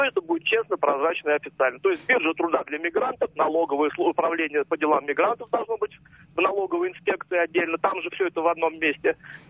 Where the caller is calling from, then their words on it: Moscow, Russia; Я из Москвы.